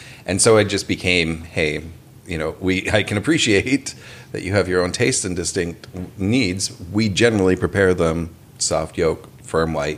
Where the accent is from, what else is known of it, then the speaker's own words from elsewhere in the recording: Canada; I think he was sort of there for us when... As a Canadian, as food was exploding